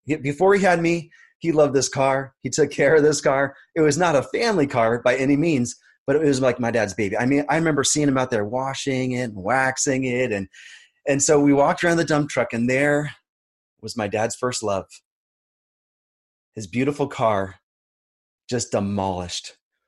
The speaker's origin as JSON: {"language": "English", "town": "Hudson", "region": "Massachusetts", "country": "United States", "tie": "born or raised there", "said": "I grew up in the area. I grew up in Hudson, Marlboro area."}